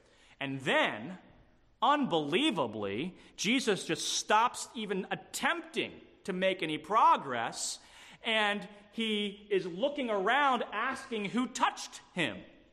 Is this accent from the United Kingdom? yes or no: no; Midwest, United States; I grew up in the Midwest. The small town that I grew up in high school only had one major road